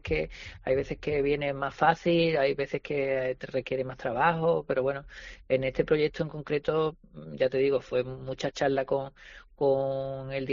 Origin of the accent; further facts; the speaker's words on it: Andalusia, Spain; yo soy andaluz, como podréis comprobar, y no tengo ningún inconveniente, vivo de andaluzas maneras